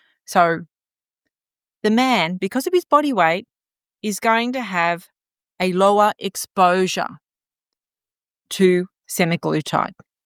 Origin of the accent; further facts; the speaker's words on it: Australia; because I'm Australian